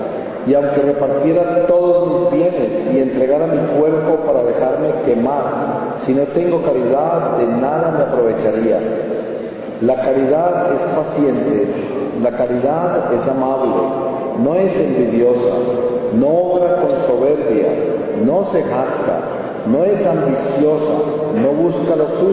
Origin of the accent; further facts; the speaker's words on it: Colombia; Yo nací en Colombia, en una población pequeña de cultivadores de café en las montañas de los Andes, en una familia católica, y crecí con todas las tradiciones y enseñanzas de la Iglesia Católica en una familia muy numerosa.